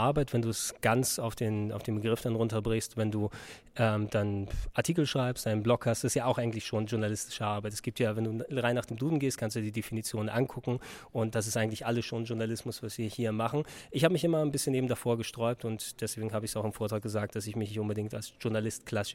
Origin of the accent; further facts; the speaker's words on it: Hamburg, Germany; aber ich bin Hamburger Jung. Ne? Ich komme aus Norddeutschland und bin eher selten hier in diesen Gefilden unterwegs.